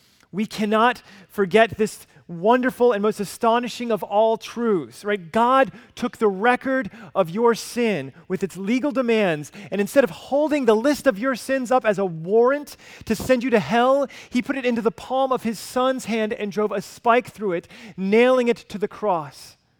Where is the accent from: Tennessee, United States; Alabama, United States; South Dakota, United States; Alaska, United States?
Alabama, United States; I grew up in Alabama. My dad's a pastor